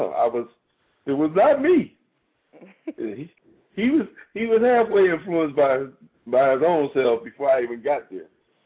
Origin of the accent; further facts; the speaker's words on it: Steubenville, Ohio, United States; He lived right up the street from me and about six houses in between us. And we grew up hanging together in Steubenville.